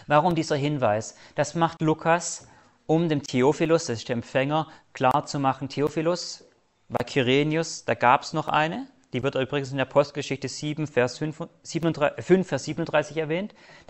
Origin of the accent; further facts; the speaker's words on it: Tübingen, Baden-Württemberg, Germany; born there; für mich ideal, ich bin in Tübingen geboren, das wäre heute geschickt.